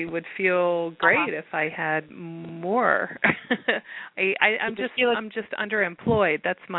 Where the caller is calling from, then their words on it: Pennsylvania, United States; from Pennsylvania, and I love that my number's 484 and I was waiting 48 minutes.